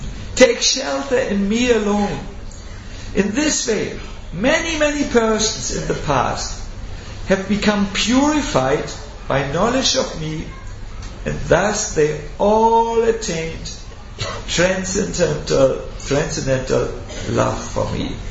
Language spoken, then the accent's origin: English; North Germany, Germany; English is a second language; I'm from North Germany, almost it's the land of ice and snow